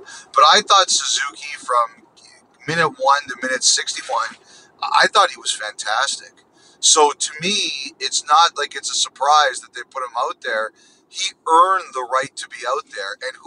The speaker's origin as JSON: {"language": "English", "town": "Toronto", "region": "Ontario", "country": "Canada", "tie": "born or raised there", "said": "we grew up in Toronto"}